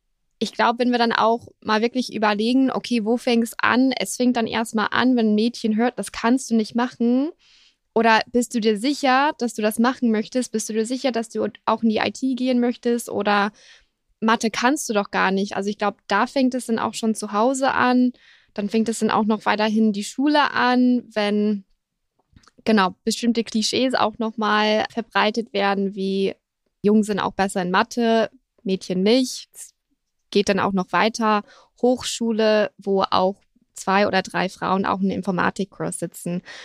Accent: United States; now in Germany; wenn ich dann an meine Heimat dann auch denke, die USA

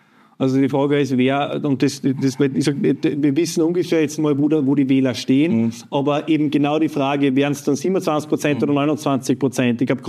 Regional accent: Upper Austria, Austria; als Oberösterreicher

